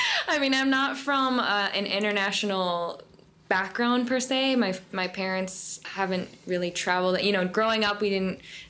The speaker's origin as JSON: {"language": "English", "town": "Fort Atkinson", "region": "Wisconsin", "country": "United States", "moved": "as an adult", "lives_now": "China", "said": "I'm from Fort Atkinson, Wisconsin, which is a small town in relatively rural Wisconsin. I've been in China since 2009."}